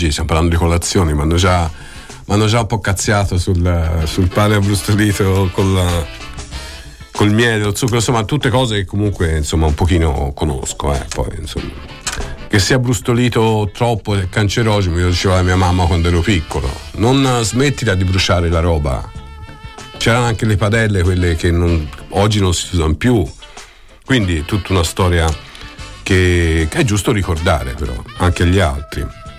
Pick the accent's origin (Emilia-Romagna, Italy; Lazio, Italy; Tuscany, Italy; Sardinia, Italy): Tuscany, Italy; Pistoia; scusa, sono di Pistoia